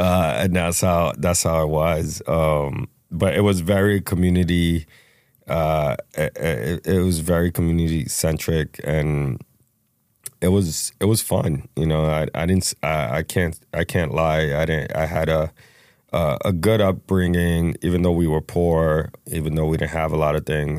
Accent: New York City, New York, United States; I grew up in the LES, Lower East Side of New York City. It was a crazy neighborhood when I was growing up. A lot of gangs, a lot of drugs.

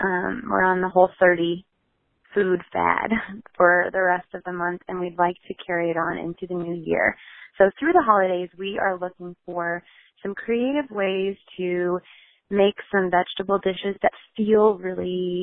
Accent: Fort Walton Beach, Florida, United States; I am from Fort Walton Beach, Florida.

